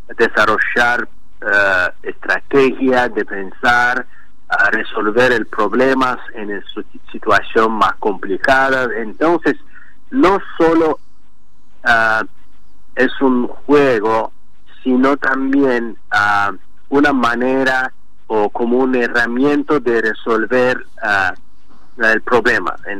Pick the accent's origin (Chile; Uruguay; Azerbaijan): Azerbaijan; Spanish is a second language; ojalá que podemos tener escuelas de fútbol de Argentina en mi país